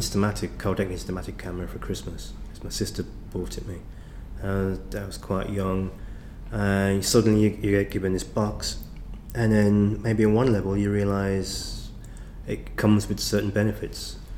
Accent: United Kingdom; I was British, I'm British. And as much as I might have lauded and championed my Jamaican identity, legally and in other, you know, other forms, obviously I'm English, British.

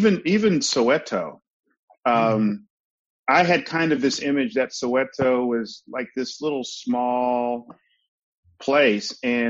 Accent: United States; As an American, especially child of the 80s, all of the images we saw of Africa were of starving people.

